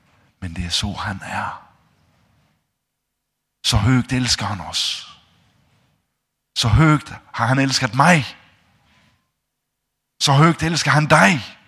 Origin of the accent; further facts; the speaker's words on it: Denmark; Runt om i missionshusen hemma i Danmark, de här gamla missionshusen, då hade vi också såna här fantastiska tavlor